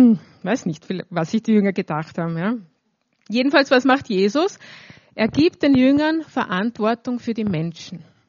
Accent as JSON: {"language": "German", "region": "Lower Austria", "country": "Austria", "said": "Genau, ich komme ja aus dem Land, aus dem Waldviertel, vom Land. Da müsste man sowas eigentlich können."}